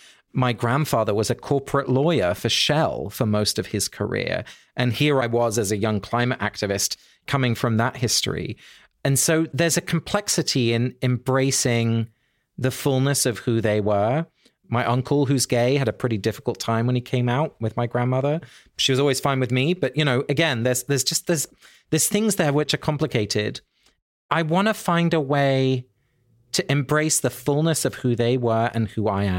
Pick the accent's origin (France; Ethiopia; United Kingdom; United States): United Kingdom; England; They lived in the Netherlands. I grew up in England.